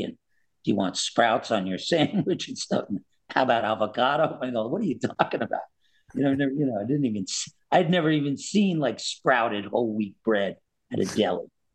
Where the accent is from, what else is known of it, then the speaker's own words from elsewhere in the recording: New York, United States; And then of course I'm a New Yorker.